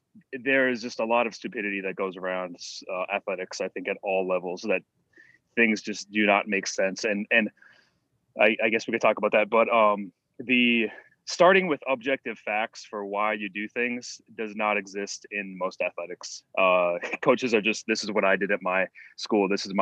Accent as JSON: {"language": "English", "region": "Wisconsin", "country": "United States", "tie": "born or raised there", "said": "So like I grew up in Wisconsin in the woods. No one's there at all. The nearest store is like 20 minutes away. The nearest Walmart's like 60 minutes away."}